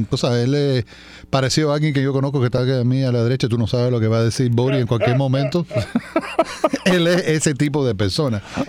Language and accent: Spanish; Virginia, United States; donde yo me crié allá en Virginia, había un grupo de cubanos